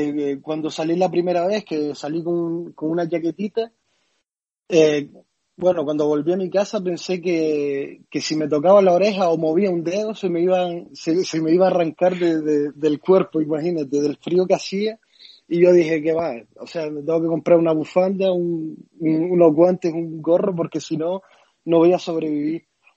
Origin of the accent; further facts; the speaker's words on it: Canary Islands, Spain; soy de los que cuando me preguntan de dónde soy, no digo español, sino que mi primera opción es soy canario. Y ya si ellos se quedan así un poco extrañados, pues digo, está en España.